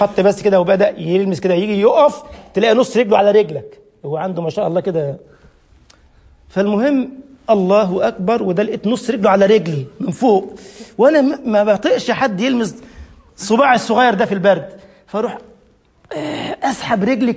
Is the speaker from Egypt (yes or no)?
yes; Giza, Giza Governorate, Egypt; عندنا في القاهرة، أنا من الجيزة ورايح الويلي